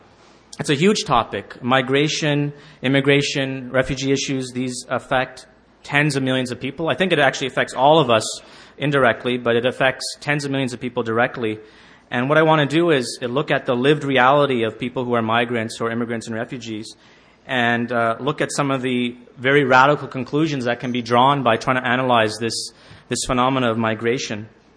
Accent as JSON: {"language": "English", "town": "Toronto", "region": "Ontario", "country": "Canada", "lives_now": "Montreal, Canada", "said": "and I'm from Toronto originally, and I now live in Montreal"}